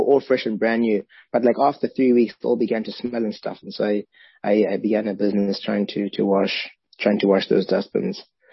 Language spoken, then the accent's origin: English; South Africa; I grew up in South Africa, parents are Ugandan by origin. And I've worked across the continent and around the world.